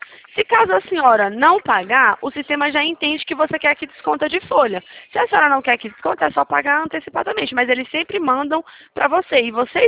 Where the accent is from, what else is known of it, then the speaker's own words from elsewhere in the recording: Minas Gerais, Brazil; eu sou de Minas, Minas não é assim, né? Minas é quente.